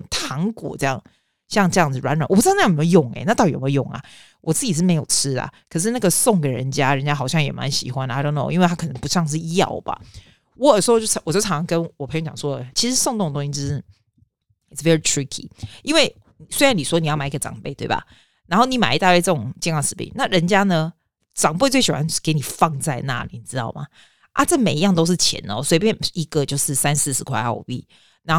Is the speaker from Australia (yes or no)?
yes; Australia; 就是我们澳洲人喜欢吃那种早餐那种 Weebix